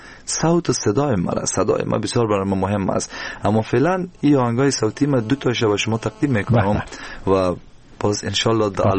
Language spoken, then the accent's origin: Persian; Afghanistan; now in Germany; بعد از دو سال دقیقا در آلمان زندگی میکنم و کمی راستی وقتی که از افغانستان بر اومدم از دوستان دور شدم.